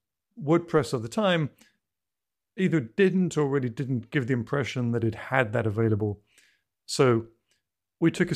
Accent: England, United Kingdom; now in United States; we're both expats from England. We moved to the deep south of the US.

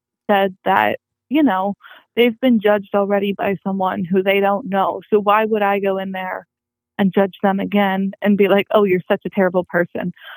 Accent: Pennsylvania, United States; also born or lived in Texas; now in Indiana, United States; I just said … I'm 22. I was born in Texas. I grew up in Pennsylvania and I live in Indiana.

